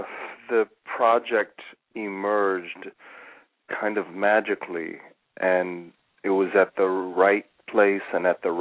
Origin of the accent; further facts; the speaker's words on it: Los Angeles, California, United States; But I also talk about growing up in Los Angeles and particularly the relationship that I have with my father.